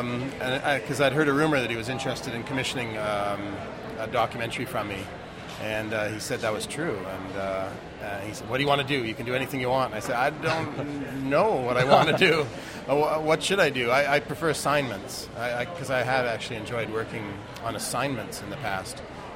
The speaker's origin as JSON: {"language": "English", "town": "Winnipeg", "region": "Manitoba", "country": "Canada", "tie": "born or raised there", "said": "started the day I was born in Winnipeg, and then just breathed its atmospheres for half a century"}